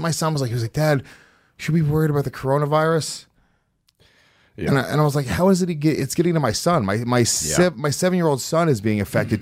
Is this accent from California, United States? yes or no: yes; California, United States; now in New York, United States; Like I come from California and like I'll just be smoking a joint, walking on the street